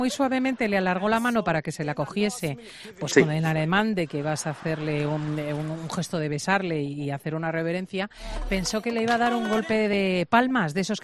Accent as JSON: {"language": "Spanish", "country": "Spain", "said": "nuestros reyes son más espontáneos, como también somos los españoles"}